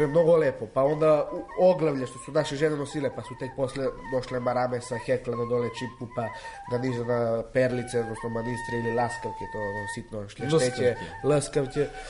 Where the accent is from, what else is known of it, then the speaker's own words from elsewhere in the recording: Svrljig, Southern and Eastern Serbia, Serbia; iz Svrljig sam, rodom iz Svrljig, starinom poca i šljivik, po majku iz Radmirovac. 2000. sam godište